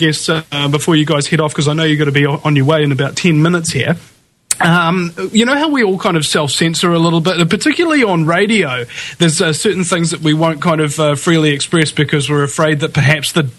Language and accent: English; New Zealand